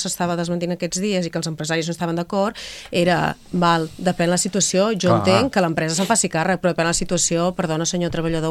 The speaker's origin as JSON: {"language": "Catalan", "town": "Girona", "region": "Catalonia", "country": "Spain", "said": "jo que sóc de Girona"}